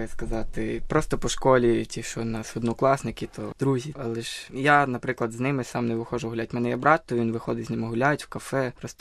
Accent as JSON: {"language": "Ukrainian", "town": "Lutsk", "region": "Volyn Oblast", "country": "Ukraine", "moved": "yes", "lives_now": "Italy", "said": "я з Луцька, я вже тут перебуваю 8 місяців, навчаюся в українській італійській школі"}